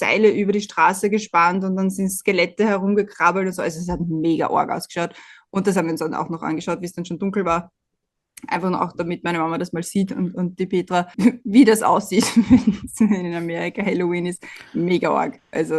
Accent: Austria; Und bei uns in Österreich wird einem immer eingebläut, ja, nicht über den Gegner reden.

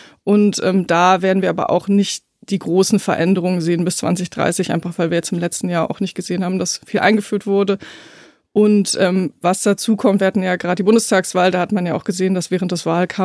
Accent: Berlin, Germany; Also ich bin in Berlin aufgewachsen, deshalb hatte ich das Privileg, immer eine sehr, sehr gute Anbindung zu haben

